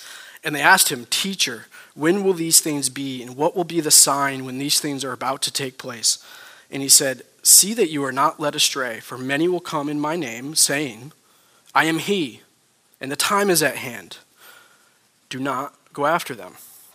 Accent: New York, United States; I mean, I'm from Schoharie County, about an hour from here. A lot of natural beauty, rivers, mountains, farms, trees, beautiful country, natural beauty.

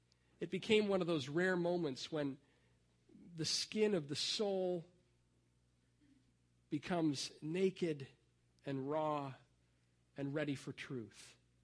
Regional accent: Massachusetts, United States; also born or lived in Canada; When I was on vacation, I visited a church that I grew up at in Massachusetts.

